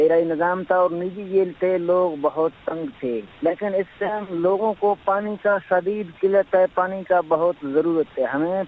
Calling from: Dera Bugti, Balochistan, Pakistan; ڈیرا بگٹی تحصیل پہلا باغ, خاص کر بوڑ ایریا سے بات کر رہا ہوں. ہمارے بلوچستان ضلع ڈیرا بگٹی تحصیل پہلا باغ خاص کر پسمند علاقہ ہے.

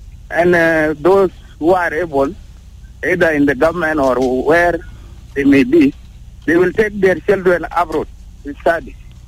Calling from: Malakal, Upper Nile, South Sudan; Good morning, Mr. William. … Here from Malakal.

